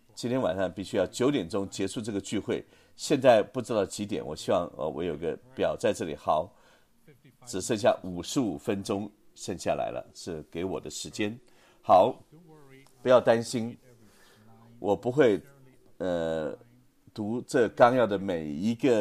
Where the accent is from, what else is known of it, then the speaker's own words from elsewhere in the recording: China; 我是从中国来的，